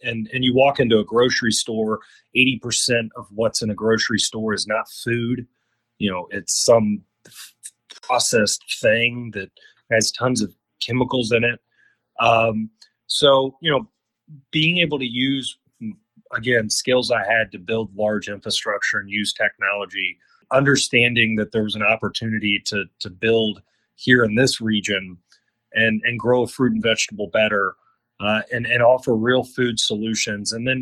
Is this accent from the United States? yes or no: yes; Kentucky, United States; For me, it did start with, you know, growing up in Kentucky. I went to public schools. I went to our public university